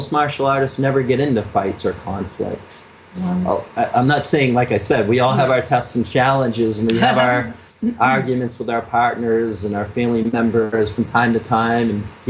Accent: United States; Well, you know, I had an advantage, I guess, growing up in America.

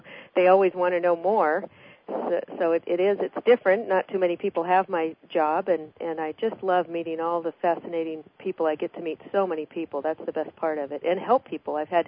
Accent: Federal Way, Washington, United States; moved away as an adult; also born or lived in Tacoma; now in California, United States; Yeah, I was born in Tacoma, right at Tacoma General, and then I grew up in Federal Way, and then I came down to Los Angeles at the age of 19.

